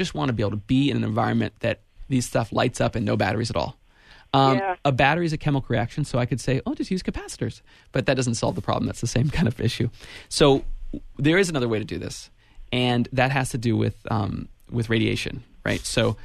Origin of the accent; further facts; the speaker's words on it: Ben Lomond, California, United States; She lives in Ben Lomond, my hometown